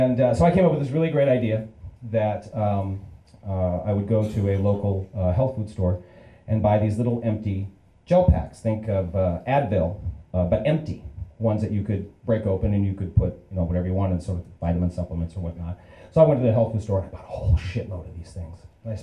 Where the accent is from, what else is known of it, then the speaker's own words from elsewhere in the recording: California, United States; I grew up in California, went to the University of Pacific, and basically I kind of smoked my way through college.